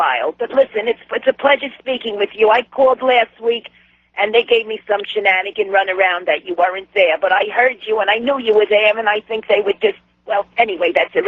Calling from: New Jersey, United States; I'm calling from New Jersey. … I will not tell you anything more specific

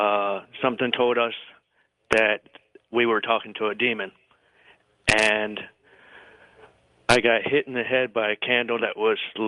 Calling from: Oshkosh, Wisconsin, United States; I'm calling from Oshkosh, Wisconsin.

